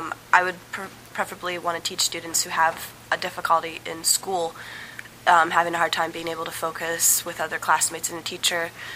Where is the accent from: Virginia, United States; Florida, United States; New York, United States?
Virginia, United States; I'm 20, and I'm from Virginia, but I live in Massachusetts currently.